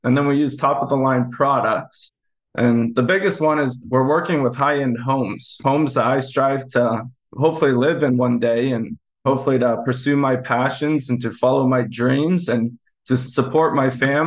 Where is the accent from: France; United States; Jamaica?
United States; Denver, Colorado; with Lime Painting is just by the relationship that … had with Nick Lopez, our church growing up in Denver.